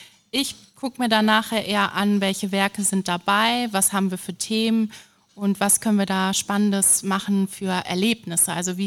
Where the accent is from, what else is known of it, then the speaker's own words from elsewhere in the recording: Düsseldorf, North Rhine-Westphalia, Germany; Also ich komme eigentlich nicht aus Schwäbisch Hall, auch nicht aus der Region, sondern ich komme aus Düsseldorf.